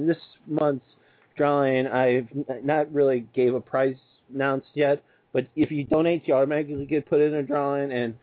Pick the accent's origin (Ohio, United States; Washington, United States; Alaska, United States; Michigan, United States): Alaska, United States; I'm from Alaska.